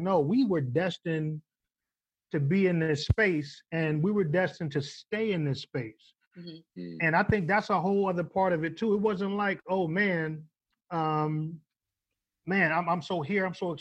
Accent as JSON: {"language": "English", "town": "Flint", "region": "Michigan", "country": "United States", "tie": "born or raised there", "said": "And you got to think, yo, I'm from Flint, Michigan."}